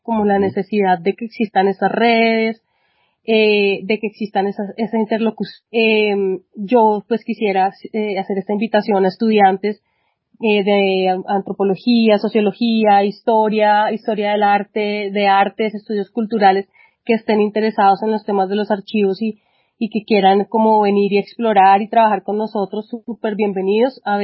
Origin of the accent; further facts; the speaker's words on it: Bogotá, Colombia; desde mi cosmovisión como Rola, digamos como una mujer blanca, mestiza, privilegiada